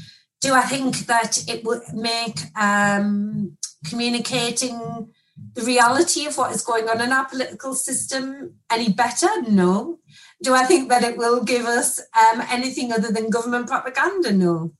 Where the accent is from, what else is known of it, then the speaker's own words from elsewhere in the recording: Sunderland, North East England, United Kingdom; growing up in Sunderland. I'm from a single parent family. I grew up in social housing largely or private rented, one of the two.